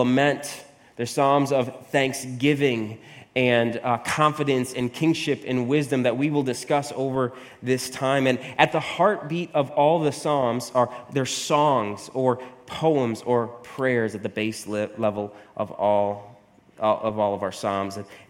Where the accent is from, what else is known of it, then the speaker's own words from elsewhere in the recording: New York, United States; But that all that means is, hey, and I'm again from New York.